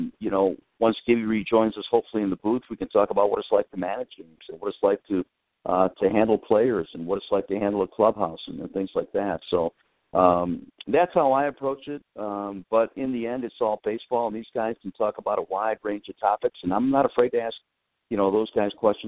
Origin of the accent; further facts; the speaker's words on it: Detroit, Michigan, United States; I mean, I'm a Tigers fan. I grew up in Detroit.